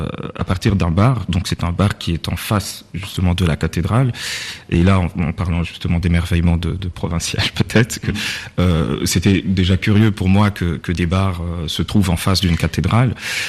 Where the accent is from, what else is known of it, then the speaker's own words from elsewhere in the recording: Goma, North Kivu, DR Congo; Non, moi je viens de Goma plutôt.